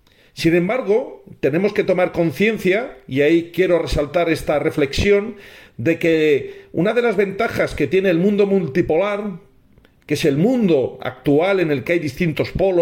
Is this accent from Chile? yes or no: no; Spain; desde España, el representante del Club de Periodistas de México en mi país.